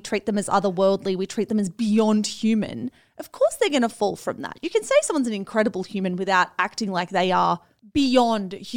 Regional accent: Australia; Like, I don't know if it's us being Australian and being really like familiar with tall poppy syndrome.

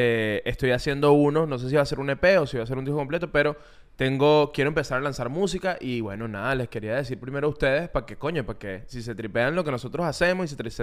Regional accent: Venezuela; Yo, que soy venezolano, no soy tu chiste, ¿ok?

